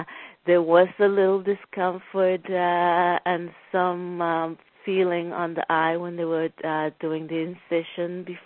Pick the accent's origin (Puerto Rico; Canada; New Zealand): Puerto Rico; now in Los Angeles, United States; I am 42 years old. I'm originally from Puerto Rico, although I've been living here in Los Angeles for the past almost 18 years.